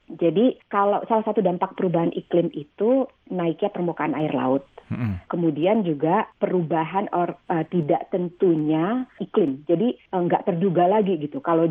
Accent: Jakarta, Indonesia; Aku kan besar di Jakarta dan dulu Jakarta tuh masih tahun 80-an kan Jakarta masih sepi banget

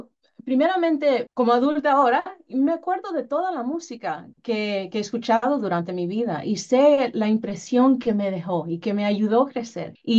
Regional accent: Dominican Republic; Como me crié en la República Dominicana, fui a la escuela ya

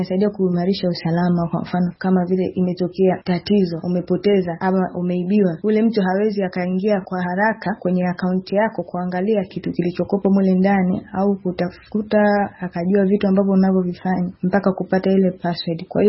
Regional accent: Kakonko, Kigoma, Tanzania; natokea Kakonko mkoani Kigoma.

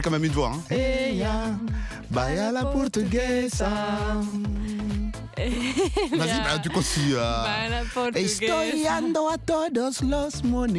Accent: Kinshasa, DR Congo; Donc je suis venu de Kinshasa, on parle quoi à Kinshasa?

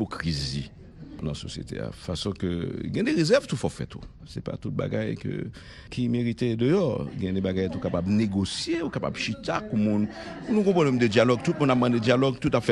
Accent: Haiti; Nous t'es venir en tant qu'haïtien pour nous jeunes

